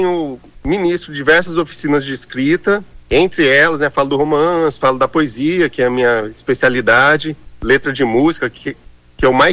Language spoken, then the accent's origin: Portuguese; São Paulo, Brazil; Sérgio de Carvalho, que é um conterrâneo meu. Viemos da mesma pequena cidade do interior de São Paulo.